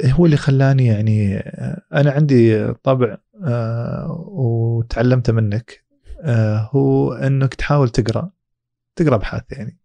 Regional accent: Saudi Arabia; نضيف صبغتنا احنا كمجتمع سعودي، لنا خصوصيتنا الخاصة

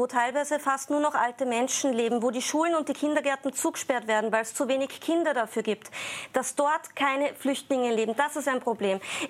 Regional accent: Austria; ich als Österreicherin habe überhaupt nichts davon

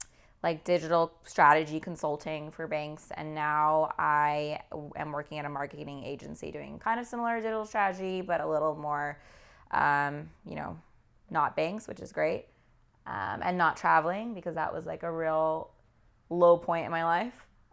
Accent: California, United States; also born or lived in Midwest; now in New York, United States; So I'm from California originally. I went to school on the Midwest. I went to CMU.

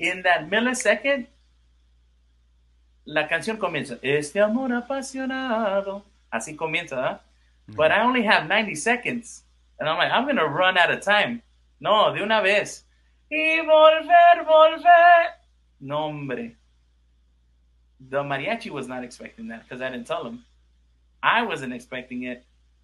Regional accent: Los Angeles, California, United States; I say our team because I'm from California and from

